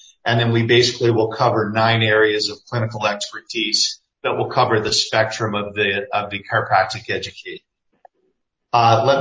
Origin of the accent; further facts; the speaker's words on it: Nevada, United States; Arizona, again, like my home state, Nevada, currently administers and offers the jurisprudence examination.